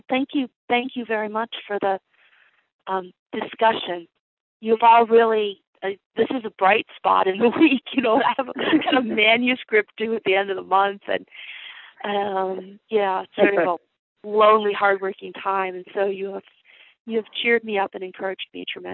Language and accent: English; United States; sort of got to know my place in the world as an American. And I had felt, you know, very superior as an American, I think, my whole life.